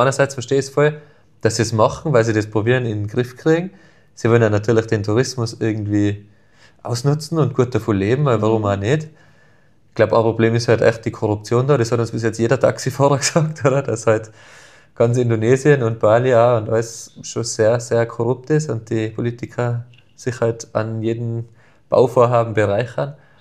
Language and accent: German; Tyrol, Austria; wir kommen aus Tirol